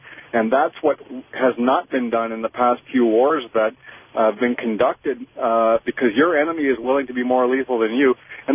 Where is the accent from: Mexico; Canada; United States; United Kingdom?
Canada; being Canadian, I'm not really supposed to influence your elections in any way, shape, or form.